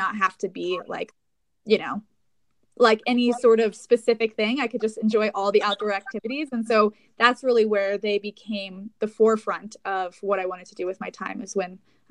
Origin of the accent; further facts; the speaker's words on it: Aspen, Colorado, United States; I grew up in Aspen, Colorado.